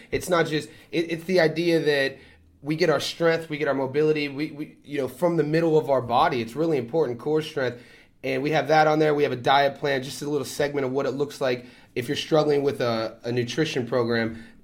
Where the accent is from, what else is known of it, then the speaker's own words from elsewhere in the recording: Youngstown, Ohio, United States; moved away as an adult; You know, I haven't lived in my hometown in, shit, I'm 34, 20, 15 years. So I don't know what it's like. He was the guy who was a superstar, and then he never left Youngstown.